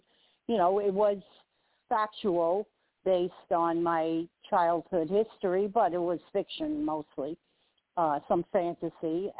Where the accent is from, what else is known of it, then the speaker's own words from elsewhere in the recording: New York, United States; If you speak to anyone from New York, we don't have an accent. Everyone else does.